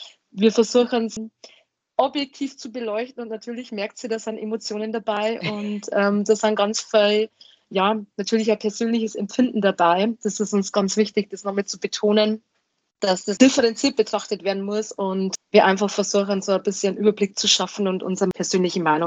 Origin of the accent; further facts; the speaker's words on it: Austria; wir machen in der Arbeit immer wieder irgendwie Ausländerwitze über uns als Österreicher